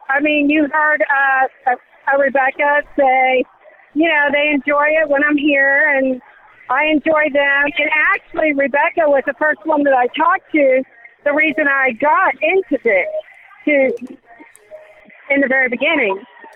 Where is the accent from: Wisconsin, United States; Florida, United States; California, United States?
Florida, United States; Tampa; which is right in my back door because I'm from Tampa.